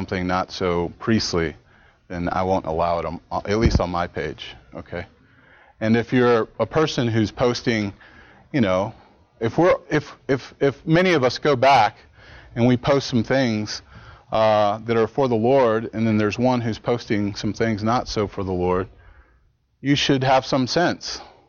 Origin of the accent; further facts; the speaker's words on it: Kyle, Texas, United States; You know, I grew up near Austin, but I didn't grow up in Austin. Actually, at the time, it was just a smaller town, a small town called Kyle.